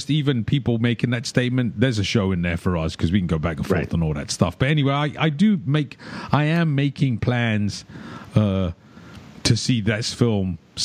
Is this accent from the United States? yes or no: no; United Kingdom; growing up in the United Kingdom, we didn't really have mayonnaise.